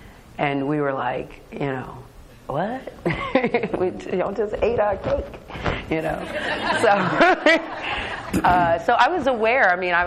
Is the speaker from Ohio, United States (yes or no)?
yes; Columbus, Ohio, United States; I grew up in Columbus, Ohio in the 70s. I went to public high schools.